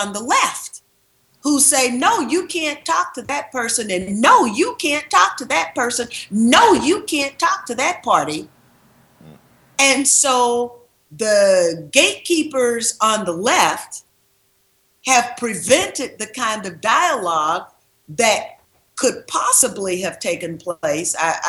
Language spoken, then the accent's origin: English; the South, United States; because I'm from the South and I've seen it happen in the South, that there was always a way for us to come together.